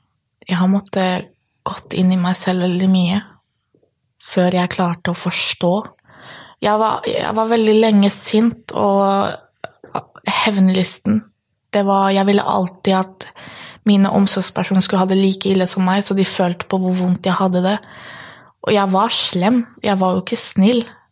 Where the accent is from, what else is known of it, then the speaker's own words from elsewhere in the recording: Poland; Norwegian is a second language; now in Norway; I Polen, I mitt hjemland, så det mer sånn, man ser hverandre litt mer annerledes, det mer sånn kjærlighet, hvis man kan si det. Når jeg kom til Norge